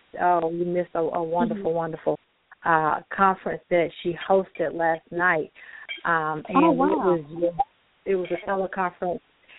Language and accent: English; South Carolina, United States; Yes, I'm South Carolina with Georgia mix, so you know it's just in us, you know.